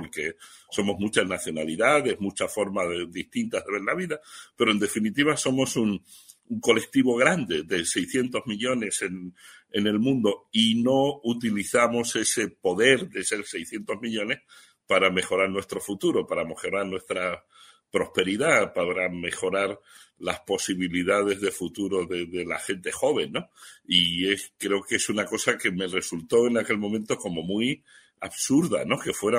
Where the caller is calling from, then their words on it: Madrid, Community of Madrid, Spain; Yo les hablo desde Madrid, soy español, soy un empresario español de 67 años que ha hecho parte de su vida de trabajo en España y también una parte muy importante en México.